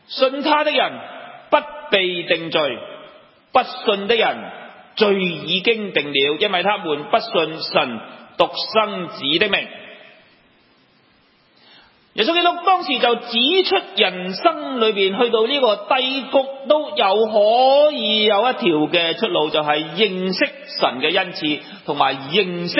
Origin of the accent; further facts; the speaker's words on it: China; 我们中国人呢也都是一样的，我们非常尊敬我们的祖宗的